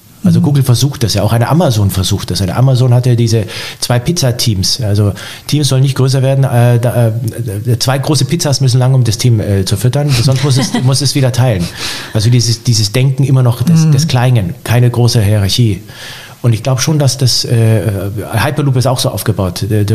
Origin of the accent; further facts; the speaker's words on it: Bavaria, Germany; Bei uns im Allgäu